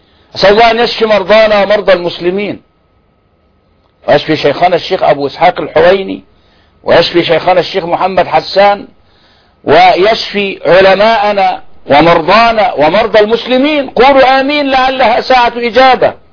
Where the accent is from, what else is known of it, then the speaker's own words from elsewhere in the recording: Mit Antar, Dakahlia, Egypt; في قريتي في ميت عنتر